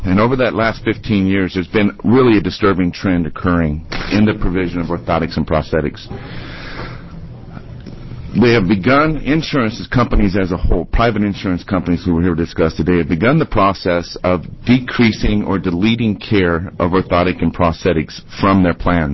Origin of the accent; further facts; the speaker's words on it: Medford, Oregon, United States; I'm from Medford, Oregon.